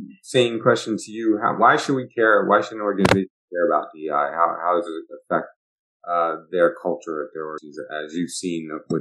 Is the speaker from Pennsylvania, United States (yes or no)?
yes; Philadelphia, Pennsylvania, United States; unfortunately I've run into this in my hometown of Philadelphia